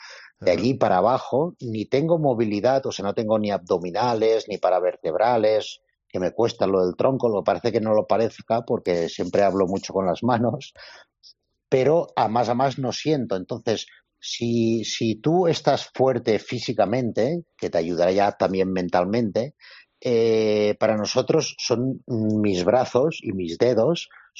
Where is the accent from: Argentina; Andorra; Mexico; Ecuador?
Andorra; yo he sido olímpico de Andorra, que somos poquitos, ¿sabes?